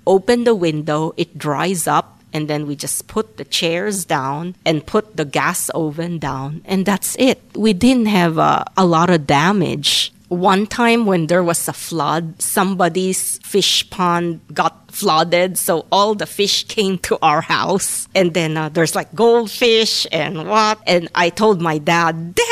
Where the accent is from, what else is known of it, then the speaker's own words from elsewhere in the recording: Manila, Metro Manila, Philippines; born there; English is a second language; I was born from Manila, Philippines, and my birthday is August 8th, 1964. My family, we are third generation Chinese living in the Philippines.